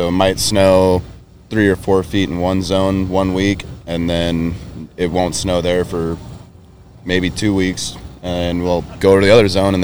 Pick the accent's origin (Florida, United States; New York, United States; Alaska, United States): Alaska, United States; Kenai; Yeah, I'm over from Kenai, Alaska, which is like 2 hours south of Anchorage.